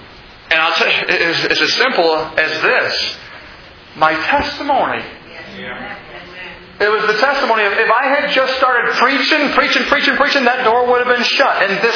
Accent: Milwaukee, Wisconsin, United States; I'm from Wisconsin, okay? I know that logo.

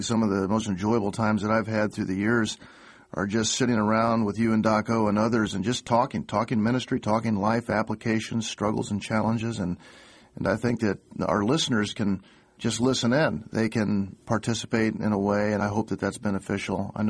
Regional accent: Oakland, California, United States; born there; I was born in Oakland, California at Oak Knoll Naval Hospital, and about every year or two, we'd move somewhere else in the world.

